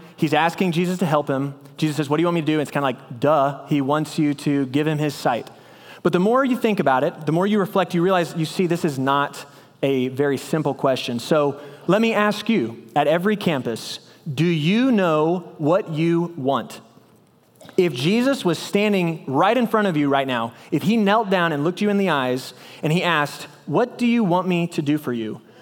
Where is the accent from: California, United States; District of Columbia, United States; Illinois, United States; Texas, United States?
Texas, United States; Belton; I'm a preacher's kid. I grew up in Belton, Texas, and my dad got the preaching job at the Lake Jackson Church of Christ when I was about to be a sophomore in high school. So we moved to Lake Jackson